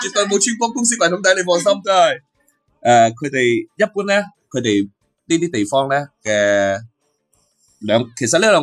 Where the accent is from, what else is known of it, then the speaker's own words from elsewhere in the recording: Guangdong, China; 我出差到一個蘭州啊，咁你知啦，我哋廣東人去到外地，